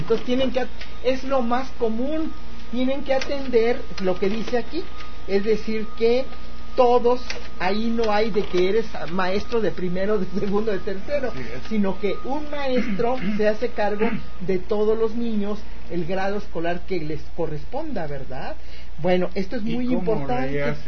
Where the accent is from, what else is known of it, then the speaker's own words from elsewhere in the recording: Chiapas, Mexico; lo mandaron a un pueblo allá en mi tierra, en Chiapas, lejísimos